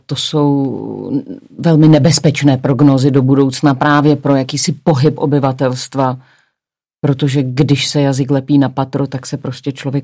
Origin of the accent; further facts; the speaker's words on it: Moravia, Czechia; U nás na Moravě bychom řekli a včel mudruj.